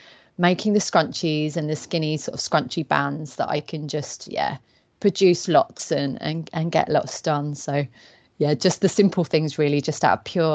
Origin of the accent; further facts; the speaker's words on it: Newmarket, East of England, United Kingdom; born there; I was born in Newmarket in Suffolk, and now I live in a village just north of Cambridge.